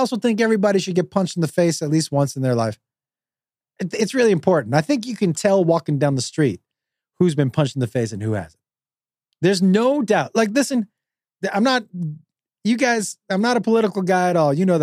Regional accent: United States; I think that, and I'm American, man, and I'm guilty of this

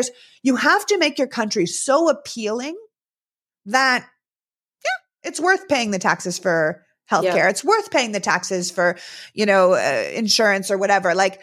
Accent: Canada; now in United States; I grew up in Canada, right? So when I grew up in Canada, before I became an American citizen

